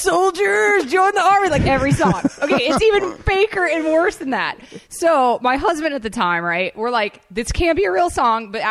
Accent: Atlanta, Georgia, United States; Now, I grew up in Atlanta, right?

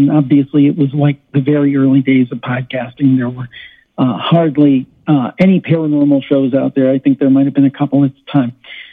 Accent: Cleveland, Ohio, United States; And then I'm from Ohio. I'm from the Cleveland, Ohio area.

